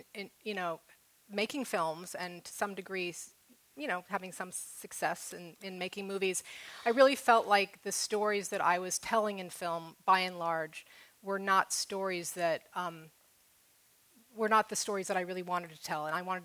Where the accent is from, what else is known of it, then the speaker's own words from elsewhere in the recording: New York, United States; now in California, United States; I was a filmmaker in New York, and New York is where I grew up, and I always, you know, I'm a New Yorker from birth, but when I became a writer, I was a Californian.